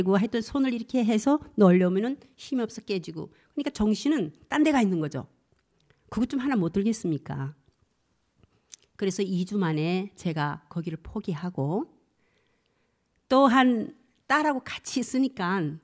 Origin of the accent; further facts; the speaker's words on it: Jeju, South Korea; born there; 실은 제주도 태생입니다.